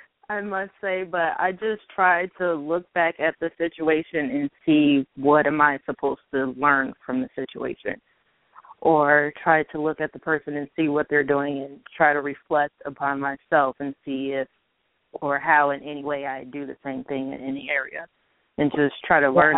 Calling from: Chicago, Illinois, United States; I'm calling from Chicago.

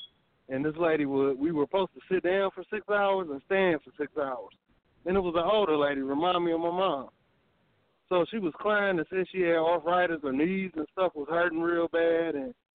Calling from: Indianapolis, Indiana, United States; Indianapolis.

